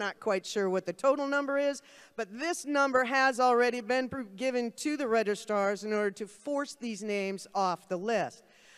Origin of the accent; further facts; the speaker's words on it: Connecticut, United States; It is, and I am here from Communist Connecticut.